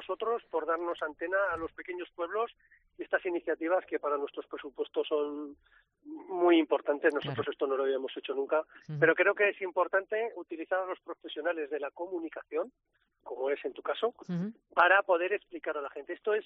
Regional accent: La Cepa, Spain; Pues en determinadas zonas del pueblo, de mi pueblo, que se llama La Cepa, que serán unas 3.000 hectáreas afectadas

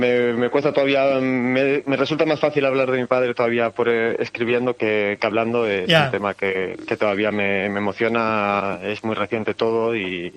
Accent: Madrid, Community of Madrid, Spain; now in Menorca, Spain; Bueno, yo vengo de Madrid, es otro nivel, de otro ritmo de vida.

